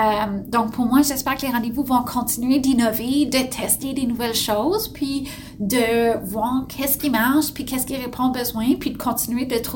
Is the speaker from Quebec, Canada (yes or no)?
no; Ontario, Canada; also born or lived in Alberta; Moi, je suis originaire de l'Alberta. J'ai grandi dans le sud de l'Ontario. Donc, vraiment des communautés où, en tant que francophone, on se sent très minoritaire.